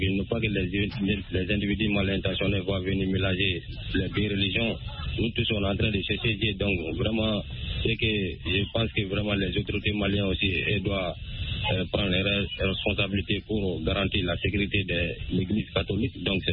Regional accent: Sonigini, Mali; Je vous appelle depuis mon village natal à Sonigini.

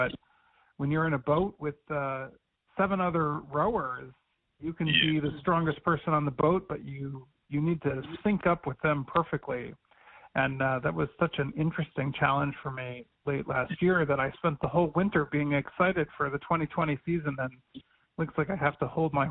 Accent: Cleveland, Ohio, United States; my hometown Cleveland Cavaliers

